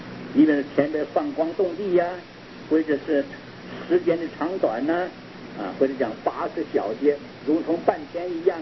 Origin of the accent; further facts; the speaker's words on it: Taiwan; 拿我们台湾人口有多少